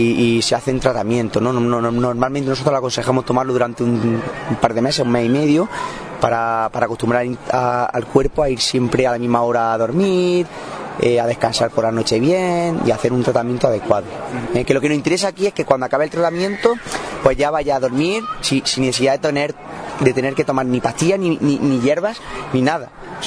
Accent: Ibros, Andalusia, Spain; es un producto de allí de mi tierra, de Jaén, de donde somos que nosotros somos de Jaén, de Ibro concretamente

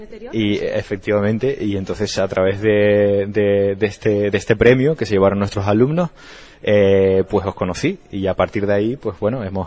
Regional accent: Canary Islands, Spain; now in Madrid, Spain; En el año 2009 yo pues llevaba poco tiempo viviendo en Madrid, soy canario realmente

